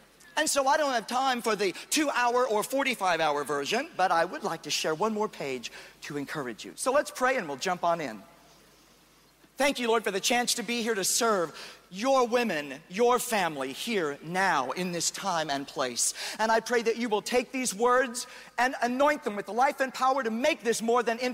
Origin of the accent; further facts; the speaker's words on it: Midwest, United States; though I tried to conform to the norm growing up in the American conservative Midwest, where I was expected to be one of the guys